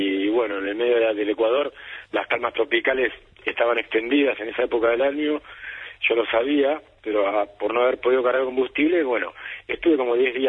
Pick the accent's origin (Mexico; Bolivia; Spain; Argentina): Argentina; mi plan era llegar directamente a Mar del Plata, ¿no? Donde yo soy argentino